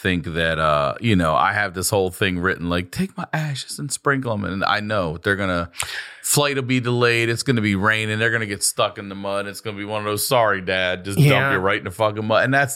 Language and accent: English; Baltimore, Maryland, United States; So I'm from Maryland. I'm from Baltimore. And we just used to go crabbing all the time off the Chesapeake Bay.